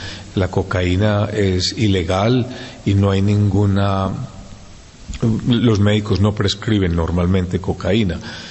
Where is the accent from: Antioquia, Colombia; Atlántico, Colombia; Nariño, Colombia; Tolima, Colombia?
Antioquia, Colombia; Medellín; born there; Sí, yo nací en Colombia, específicamente en Medellín, Colombia